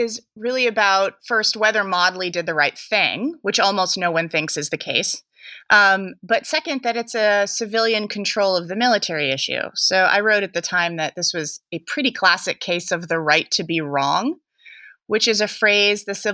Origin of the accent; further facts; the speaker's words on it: California, United States; I am also from the San Francisco Bay Area.